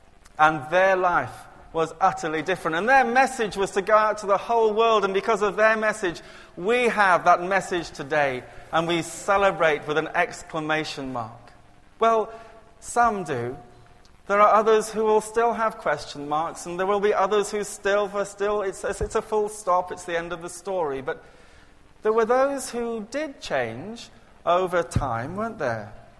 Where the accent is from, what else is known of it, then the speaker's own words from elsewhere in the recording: Colwyn Bay, Wales, United Kingdom; coming back to my hometown in Colwyn Bay